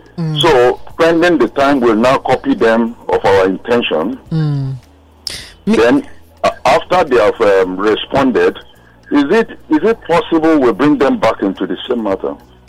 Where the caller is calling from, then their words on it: Ireland; from Ireland.